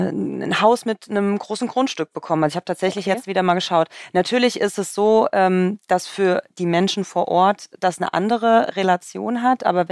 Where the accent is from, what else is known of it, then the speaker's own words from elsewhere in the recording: Westerwald, Germany; Ich komme ja ursprünglich aus dem Westerwald zwischen Köln und Frankfurt.